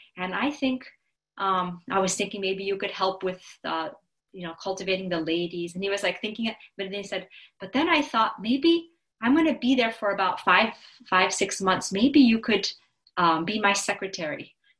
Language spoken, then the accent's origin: English; Belgium; my parents are disciples of Srila Prabhupada, and they were living in Belgium. I was born in Belgium, Europe